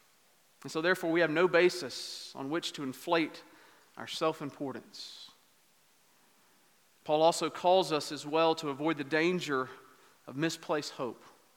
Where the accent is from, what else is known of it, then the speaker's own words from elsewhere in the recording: United States; I found myself guilty at times of using my wealth as a foreigner, as an American